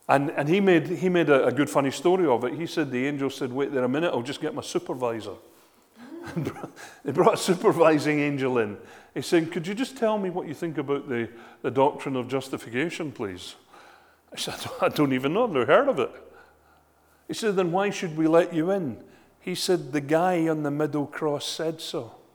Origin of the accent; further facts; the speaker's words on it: Hamilton, Scotland, United Kingdom; He was a Baptist pastor in Hamilton, my hometown, and I went to his church for a while when I was in my teens.